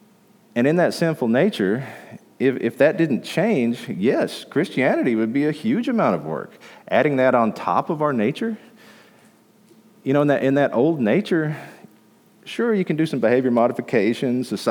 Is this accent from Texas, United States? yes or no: yes; Texas, United States; Now, you know, we're from Texas, and I have a little bit of an example here. You know, Texans are proud people.